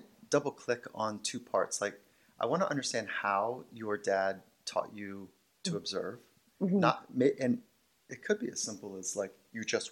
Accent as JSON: {"language": "English", "region": "Virginia", "country": "United States", "tie": "born or raised there", "said": "I grew up in Virginia."}